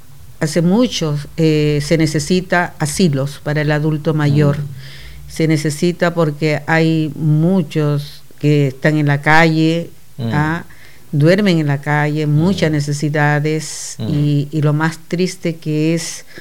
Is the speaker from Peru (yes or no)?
yes; Peru; moved away as an adult; also born or lived in Uruguay; yo nací en Uruguay, soy de padre de Valencia y madre peruana, pero cuando se separaron me llevaron al Perú.